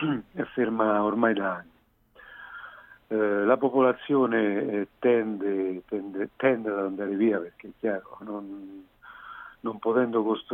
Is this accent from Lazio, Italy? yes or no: yes; Rome, Lazio, Italy; now in Siena, Italy; pur essendo romano vivo nel Senese da oltre 15 anni.